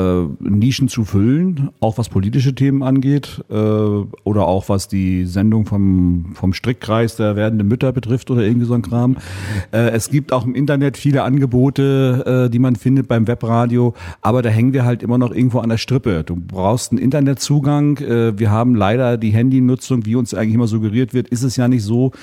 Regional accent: Mecklenburg-Vorpommern, Germany; Für mich kommt immer noch dazu als Norddeutscher. Die schleppen mich immer auf hohe Berge. Ich muss immer Berge besteigen, was ich als Mecklenburger überhaupt nicht kenne.

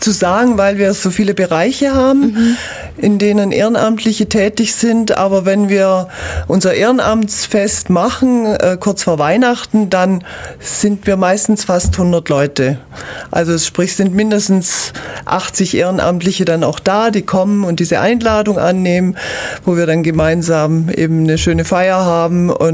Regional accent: Lake Constance, Germany; moved away as an adult; now in Ulm, Germany; Also ich komme nicht aus Ulm, lebe aber schon 28 Jahre hier. Ich komme vom Bodensee und wir sind aus beruflichen Gründen mit meinem Mann zusammen hierher gezogen.

